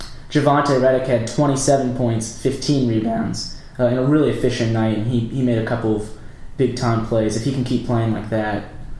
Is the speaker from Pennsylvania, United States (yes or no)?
no; Indiana, United States; But growing up in Indiana and being a lifetime Big Ten fan, I follow two teams.